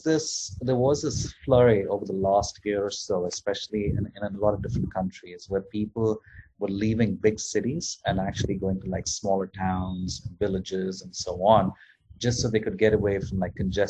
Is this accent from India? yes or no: yes; India; because if you look at, say, I come from India, or I have friends in the Philippines or other countries